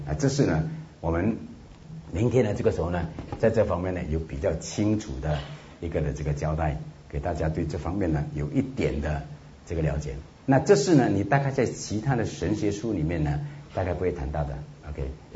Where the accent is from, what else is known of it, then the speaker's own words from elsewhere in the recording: China; 从我们中国人角度来说怎样谈这个人本性的这个东西